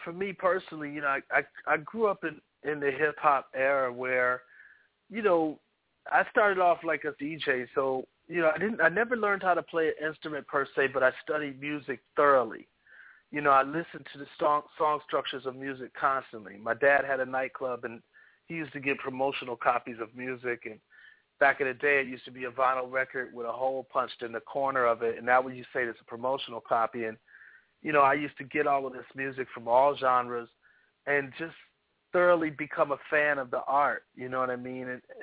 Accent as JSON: {"language": "English", "town": "Milwaukee", "region": "Wisconsin", "country": "United States", "said": "I feel one is I'm from Milwaukee originally."}